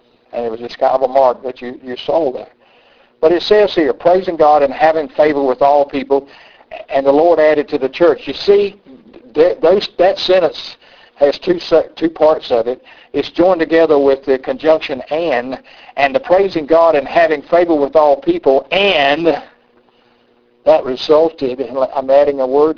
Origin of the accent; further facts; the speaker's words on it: the South, United States; accent: Southern; any time people telling me I'm from the South, I get bothered with people telling me about my accent.